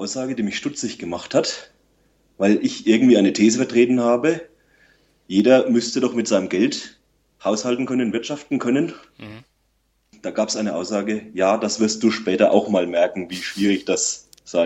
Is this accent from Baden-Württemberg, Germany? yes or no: no; Bavaria, Germany; Ich komme aus Unterfranken.